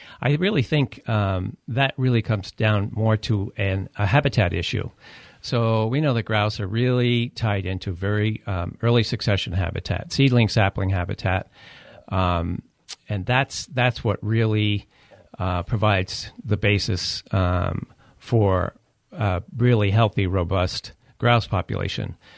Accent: South Burlington, Vermont, United States; I mean, I grew up in South Burlington.

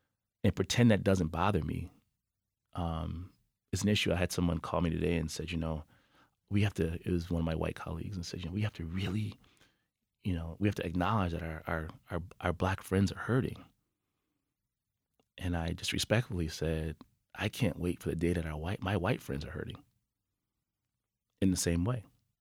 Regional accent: Buffalo, New York, United States; maybe it's because I'm from Buffalo, maybe it just touches a little bit different than others.

